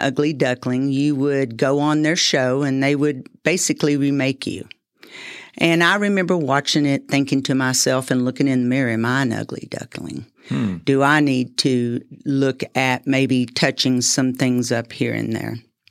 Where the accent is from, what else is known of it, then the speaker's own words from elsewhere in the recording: New Deal, Texas, United States; So yes, they owned a farm, and I grew up on the farm, actually right outside of Lubbock in a little town called New Deal.